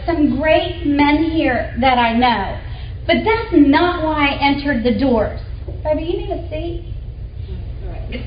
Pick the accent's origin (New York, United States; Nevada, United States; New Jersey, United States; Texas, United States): Texas, United States; Houston; now in Dallas, United States; at this time I'm in Dallas, and I grew up in Houston.